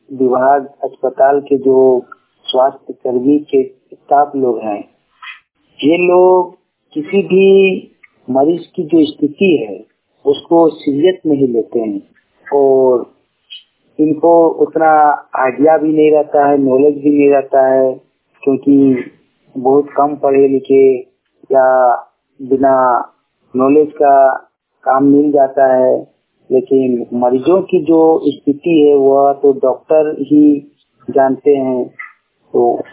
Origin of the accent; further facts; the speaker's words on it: Kasmar, Jharkhand, India; ग्राम कसमार शक्ति पंचायत कसमार जिला बोकारो का रहने वाला हूँ।